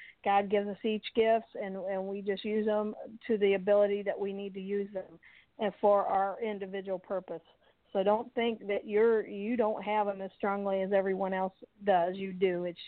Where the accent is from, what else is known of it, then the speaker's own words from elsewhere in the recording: Alton, Illinois, United States; Like you said, I grew up in Alton